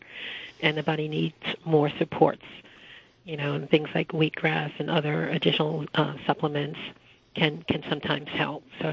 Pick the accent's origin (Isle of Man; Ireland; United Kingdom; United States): United States; I consider the loss of the security that comes with being an American in what you consider to be a democracy